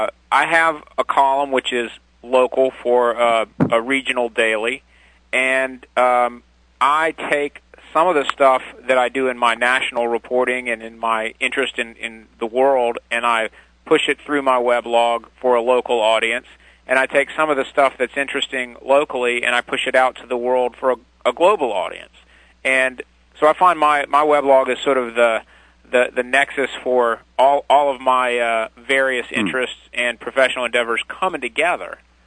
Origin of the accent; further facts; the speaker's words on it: North Carolina, United States; Well, I live here in my hometown. I have a life and a career that is not in North Carolina